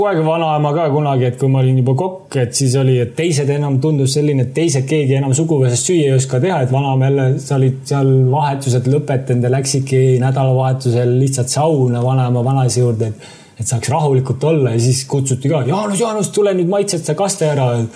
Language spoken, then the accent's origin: Estonian; Saare County, Estonia; olen loomulikult saarlane, olen uhk, et olen saarlane